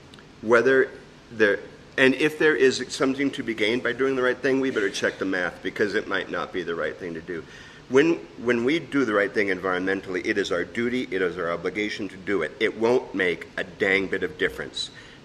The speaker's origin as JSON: {"language": "English", "region": "Iowa", "country": "United States", "said": "I am from Iowa and, you know, we just messed up your lives for the next several months."}